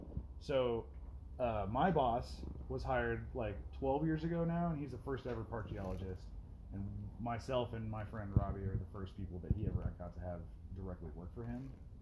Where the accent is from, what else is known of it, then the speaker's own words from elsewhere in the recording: Eatonville, Washington, United States; I mean, we were out sort of in rural Western Washington in this town called Eatonville. I didn't even live in the town. I lived outside of the town on this dirt road on a lake.